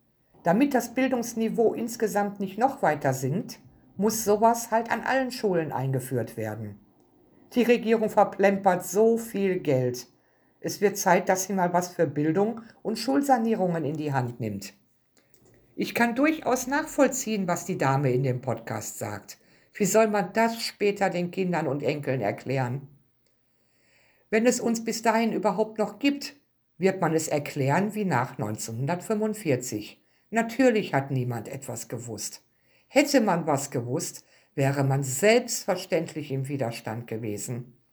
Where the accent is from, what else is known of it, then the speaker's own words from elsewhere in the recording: Frankfurt, Hesse, Germany; Ich bin aus Frankfurt und hier häufen sich mittlerweile aber auch Mädchengangs